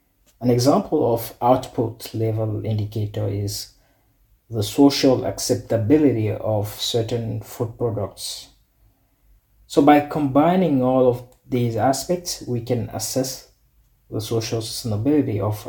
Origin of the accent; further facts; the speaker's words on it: Benin; I'm from Benin, a small West African country where agriculture provides 70% of employment and contributes nearly 25% to the GDP.